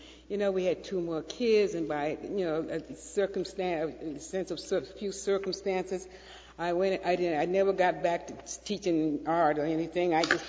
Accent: Atlanta, Georgia, United States; Now, growing up in Atlanta, you know, death was one of the things that was most fearful. Now, I grew up in the Baptist church.

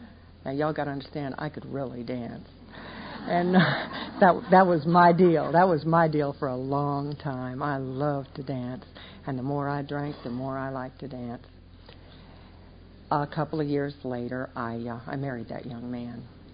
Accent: West Coast, United States; I was raised out on the West Coast.

